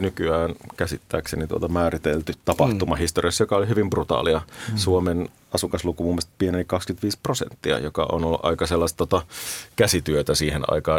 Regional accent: Oulu, North Ostrobothnia, Finland; kun olin oululainen lapsi

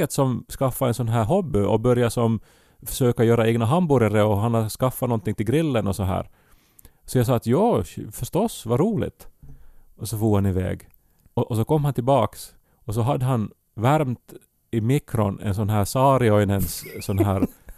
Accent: Esse, Ostrobothnia, Finland; när jag var hemma i Esse en gång

